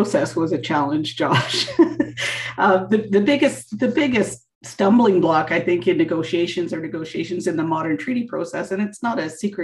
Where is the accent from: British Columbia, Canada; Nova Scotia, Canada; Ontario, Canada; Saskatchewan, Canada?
British Columbia, Canada; I come from the Huaya First Nations on the west coast of Vancouver Island.